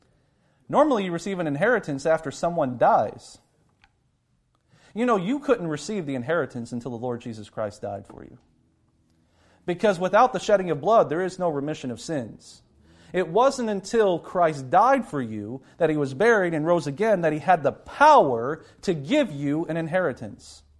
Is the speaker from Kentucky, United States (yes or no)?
yes; Kentucky, United States; I come from Eastern Kentucky. I come from coal mining country, you know, and people are thankful for what you have.